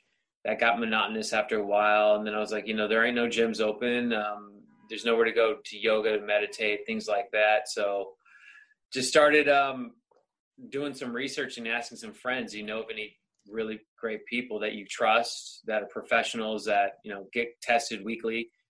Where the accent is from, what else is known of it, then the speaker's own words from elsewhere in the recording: Sacramento, California, United States; moved away as an adult; now in Los Angeles, United States; born and raised in Sacramento, came out here in 2012, 2013.